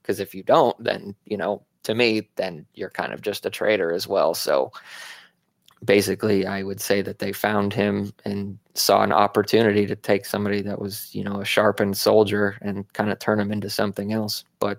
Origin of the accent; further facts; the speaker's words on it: Arizona, United States; and I grew up pretty close to one of the countries, Mexico. I grew up in Arizona.